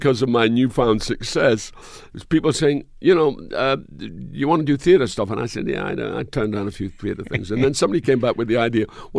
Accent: Dundee, Scotland, United Kingdom; I grew up in Dundee.

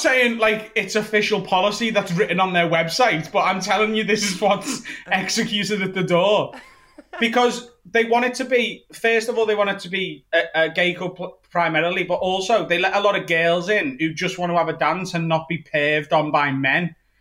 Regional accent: Liverpool, North West England, United Kingdom; No, I'm from Liverpool. This is what we sound like.

